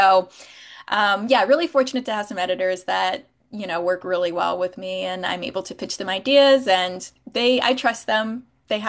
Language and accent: English; Pennsylvania, United States; So I'm from Pennsylvania, eastern part of the state, but I did go to college at Robert Morris University in Pittsburgh.